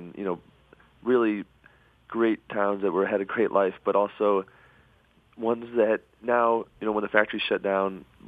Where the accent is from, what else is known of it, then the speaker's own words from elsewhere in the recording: Ann Arbor, Michigan, United States; we're from Ann Arbor, and you drive 20 minutes outside of Ann Arbor